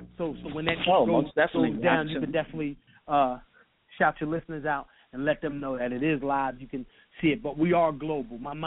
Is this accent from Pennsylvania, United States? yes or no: yes; Philadelphia, Pennsylvania, United States; You know, I'm from Philly.